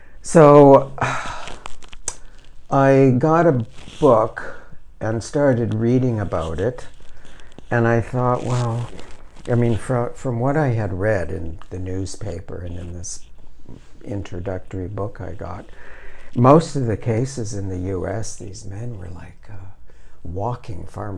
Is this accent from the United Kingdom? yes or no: no; Chatham, Ontario, Canada; now in Victoria, Canada; In Ontario. Chatham, small town between Windsor and London.